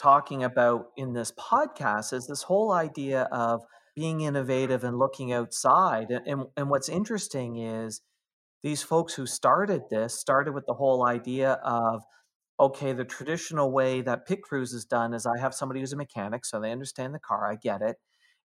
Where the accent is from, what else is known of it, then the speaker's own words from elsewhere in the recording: Canada; I'm Canadian, so of course we think about hockey players.